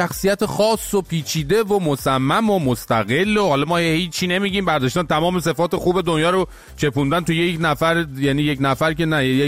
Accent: Iran; حالا به عنوان یه ایرانی

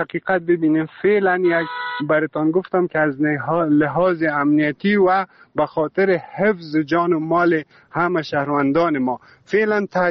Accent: Afghanistan; ما شما افغان هستیم، مسلمان هستیم

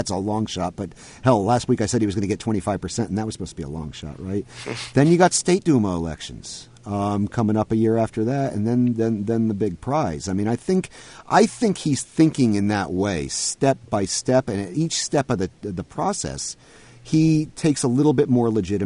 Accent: Connecticut, United States; from Storrs, Connecticut, my home state

